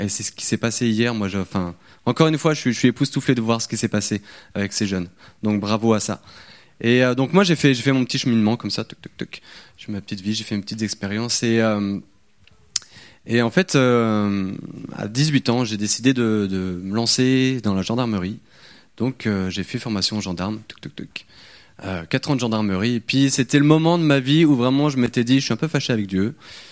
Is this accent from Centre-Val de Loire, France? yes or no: no; Auvergne-Rhône-Alpes, France; j'aimerais bien retourner vers chez moi, en Savoie, parce que c'est quand même plus joli.